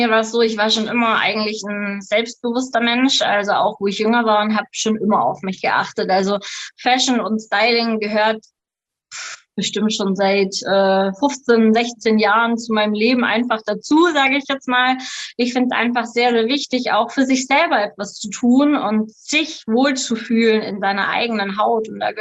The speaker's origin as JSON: {"language": "German", "region": "Baden-Württemberg", "country": "Germany", "lives_now": "Bavaria, Germany", "said": "bin 32 Jahre jung, komme vom wundervollen Bodensee, wohne jetzt auf der bayerischen Seite. Genau, bin geboren in Baden-Württemberg"}